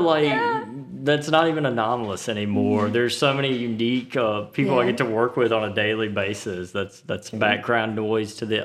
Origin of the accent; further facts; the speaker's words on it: Vicksburg, Mississippi, United States; Well, I am from Vicksburg.